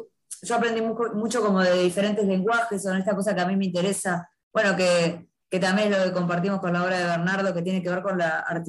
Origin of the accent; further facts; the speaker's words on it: Uruguay; also born or lived in Buenos Aires; Yo soy uruguaya, ¿no? Y un día era estudiante de psicología acá, y un día tenía 22 años y conocí a un argentino, me enamoré y me fui a vivir a Buenos Aires.